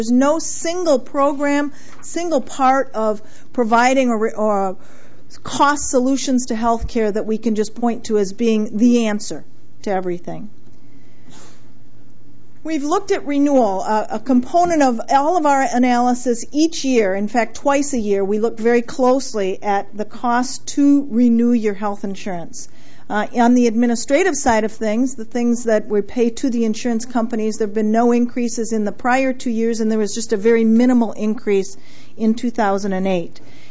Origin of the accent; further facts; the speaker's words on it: Wisconsin, United States; I hail from the Fox River Valley, so I'm here from about 3 hours away